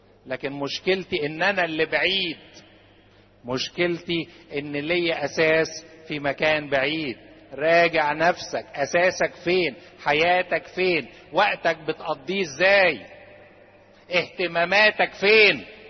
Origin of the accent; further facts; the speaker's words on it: Egypt; احنا كمصريين لازم نعرفهم، احنا كمصريين لازم نعرفهم